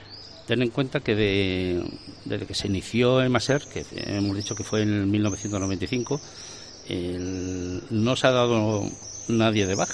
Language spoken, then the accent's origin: Spanish; Almuradiel, Castilla-La Mancha, Spain; En mi pueblo, en Almuradiel.